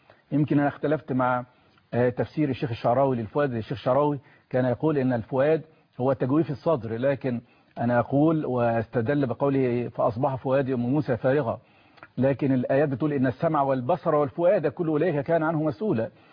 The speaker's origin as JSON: {"language": "Arabic", "country": "Egypt", "said": "الشعير عندنا في مصر بنقول عليه الشعير"}